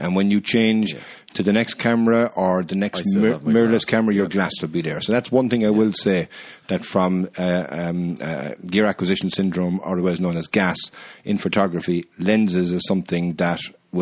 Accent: Cork, Munster, Ireland; I'm from Cork, I don't know anything.

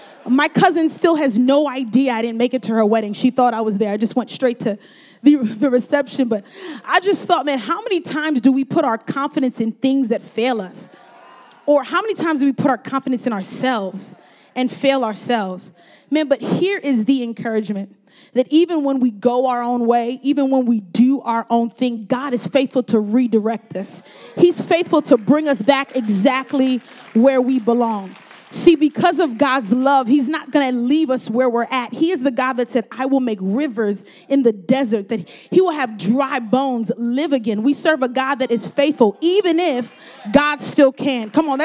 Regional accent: Brooklyn, New York, United States; See, I'm from Brooklyn. I can get to New York City, but I am the youngest of three, and I have two older brothers

